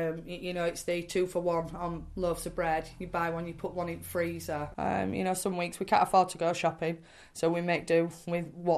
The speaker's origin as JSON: {"language": "English", "town": "South Kirkby", "region": "Yorkshire and the Humber", "country": "United Kingdom", "said": "I am 39 years old and I'm from South Kirby."}